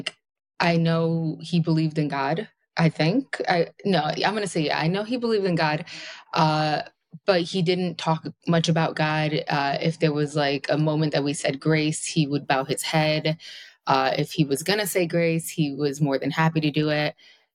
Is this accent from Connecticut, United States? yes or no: yes; Connecticut, United States; I'm from Connecticut.